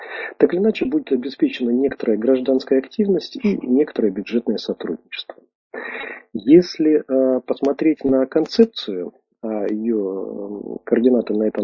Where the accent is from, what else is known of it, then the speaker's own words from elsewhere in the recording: Moscow, Russia; 3 в Украине и 1 я из Москвы.